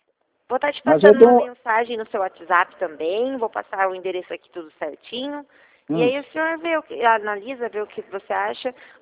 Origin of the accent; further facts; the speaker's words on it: Mogi Guaçu, São Paulo, Brazil; eu sou de Mogi Guaçu